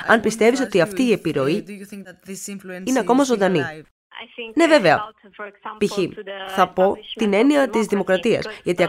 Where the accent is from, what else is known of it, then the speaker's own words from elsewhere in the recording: Caserta, Campania, Italy; Greek is a second language; Ναι, είμαι, αλλά δεν είμαι ακριβώς από την Πούλια, την περιοχή όπου βρίσκονται αυτά τα χωριουδάκια των Greco Speakers.